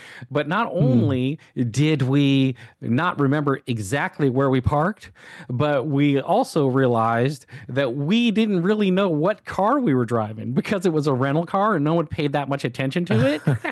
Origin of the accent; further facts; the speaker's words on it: California, United States; I grew up in California, so I went to Disneyland a lot when I was a kid.